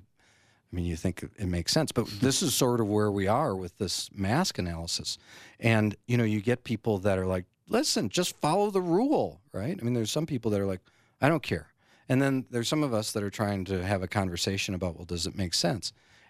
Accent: Wisconsin, United States; I just traveled back to the upper Midwest. I'm from Wisconsin. We went back to Wisconsin for over the 4th.

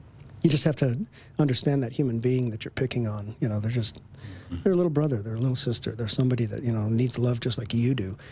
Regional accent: Fort Collins, Colorado, United States; I grew up in Fort Collins, and she was down in Denver having a 12-hour operation.

